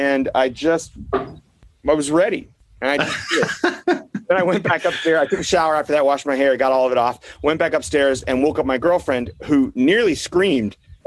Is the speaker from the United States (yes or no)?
yes; Berkeley, California, United States; also born or lived in Oakland; And then we ended up in Northern California in Oakland and Berkeley right before I turned 10. I grew up mostly on the West Coast after that in Berkeley.